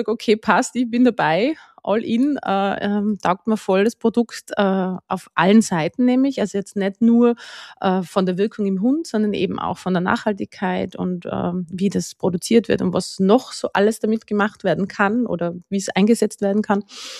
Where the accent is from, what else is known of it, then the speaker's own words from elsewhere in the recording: Tyrol, Austria; now in Lower Austria, Austria; Ich bin also ich bin aus Tirol und wohne in Niederösterreich mit meiner Familie, meinen zwei Hunden, habe ein Pferd. Bin auf einem landwirtschaftlichen Betrieb aufgewachsen